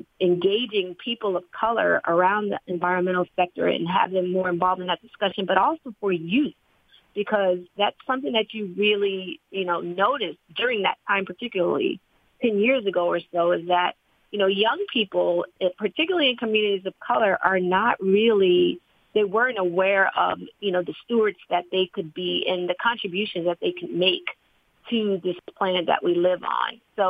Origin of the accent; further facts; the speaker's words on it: Jersey City, New Jersey, United States; I grew up in Jersey City, New Jersey, a very densely populated city in New Jersey, in fact.